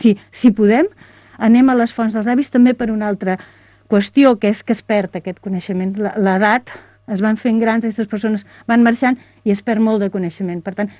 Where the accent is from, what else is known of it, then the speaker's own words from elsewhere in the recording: Sant Cugat Sesgarrigues, Catalonia, Spain; jo soc de Sant Quat Sesgarrigues